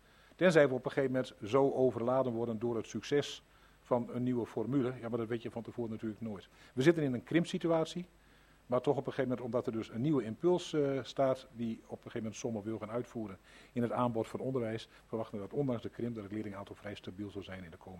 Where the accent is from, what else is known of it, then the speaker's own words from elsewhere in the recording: Drenthe, Netherlands; Kijk, als Drents zijnde kan ik me dat voorstellen